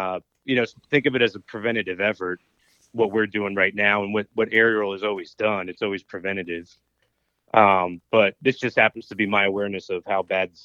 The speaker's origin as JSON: {"language": "English", "region": "Virginia", "country": "United States", "tie": "born or raised there", "said": "I was born and raised in the DC area, Northern Virginia, and was a product of the Catholic education system"}